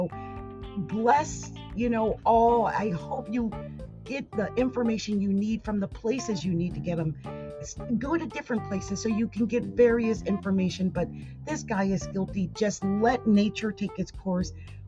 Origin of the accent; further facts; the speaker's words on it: New Jersey, United States; Now, I'm from Jersey.